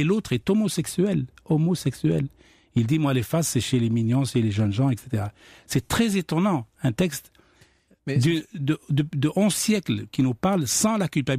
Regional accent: Algeria; Moi, dans ma jeunesse en Algérie

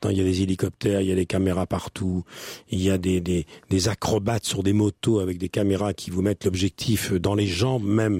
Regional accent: Normandy, France; Et puis comme je suis normand

